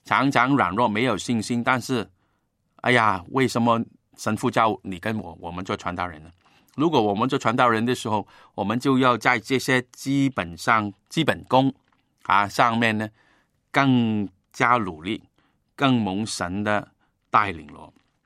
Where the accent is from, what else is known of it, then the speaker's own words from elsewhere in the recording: Guangdong, China; 用我们广东人的用语，很多人的生命一塌糊涂，很不容易啊。